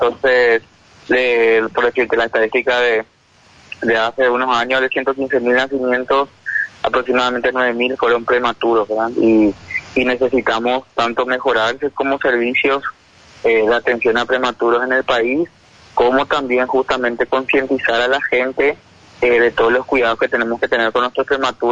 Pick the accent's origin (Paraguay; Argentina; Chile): Paraguay; Asunción; Yo soy de Asunción, como muchos otros médicos que estamos trabajando en Ayolas